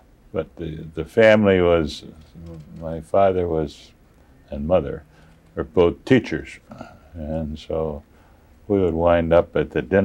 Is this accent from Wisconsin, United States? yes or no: yes; Appleton, Wisconsin, United States; also born or lived in Middletown; Well, I was born in Middletown, Connecticut, which is a small town too. But I grew up in Appleton, Wisconsin, which had the two banks that I referred to.